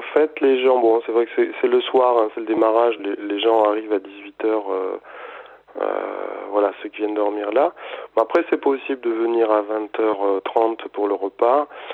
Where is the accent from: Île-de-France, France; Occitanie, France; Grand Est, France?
Occitanie, France; Montauban; also born or lived in Paris region; je suis originaire de Montauban, mais j'étais en région parisienne.